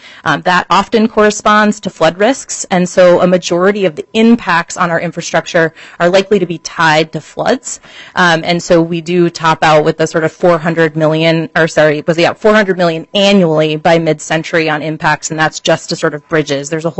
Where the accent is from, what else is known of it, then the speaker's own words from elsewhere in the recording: Minnesota, United States; And as a Minnesotan, I appreciate all of your efforts to sustain and create a thriving Minnesota for myself, my daughter, and all Minnesotans.